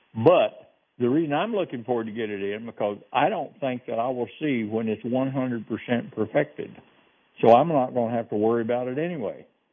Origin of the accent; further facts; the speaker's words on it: the South, United States; Now, I'm from the South, people. This is real. I'm a hillbilly. So I'm from the South